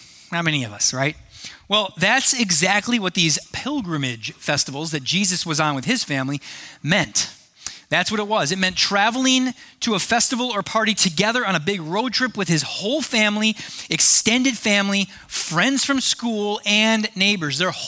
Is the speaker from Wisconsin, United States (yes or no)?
yes; Wisconsin, United States; Wisconsin. Hey, I'm from Wisconsin.